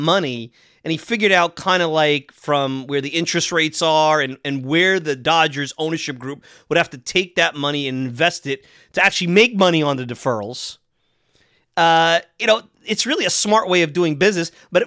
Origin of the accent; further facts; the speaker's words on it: New York, United States; I mean, as a New Yorker, I don't live in the city. I know you guys in the city get hit with the city stuff, but it's their high taxes out here.